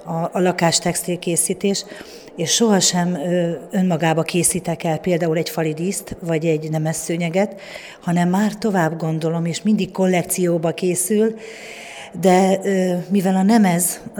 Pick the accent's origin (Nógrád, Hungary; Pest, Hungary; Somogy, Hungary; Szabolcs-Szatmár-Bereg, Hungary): Szabolcs-Szatmár-Bereg, Hungary; Tunyogmatolcs; Én egy Szabolcs megyei kisfaluból, Tunyog-Matolcsról származom